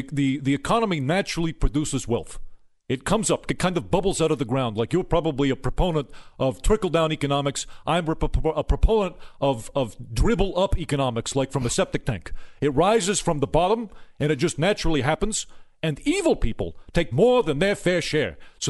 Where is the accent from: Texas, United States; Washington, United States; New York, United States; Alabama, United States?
New York, United States; Brooklyn; I'm originally from Brooklyn, but the Brooklyn Dodgers were there until capitalists stole them and sent them to Los Angeles.